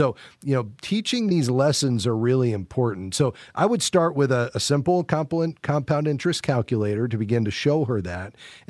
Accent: Florida, United States; I grew up in South Florida

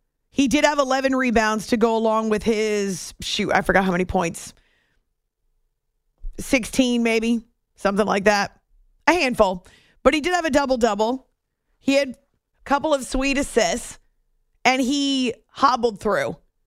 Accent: New Hampshire, United States; My best friend from high school, we grew up in New Hampshire.

